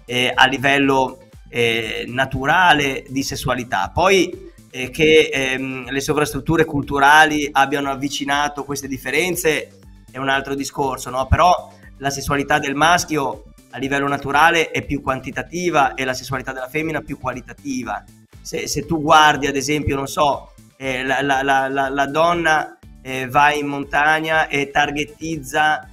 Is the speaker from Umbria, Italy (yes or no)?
no; Genoa, Liguria, Italy; io da genovese non riesco a comprendere bene queste cose